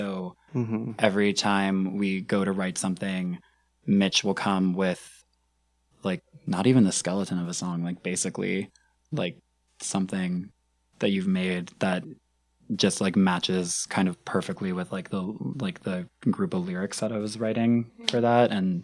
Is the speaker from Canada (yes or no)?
yes; Halifax, Nova Scotia, Canada; I'm like from Halifax, so it was really nice to go back.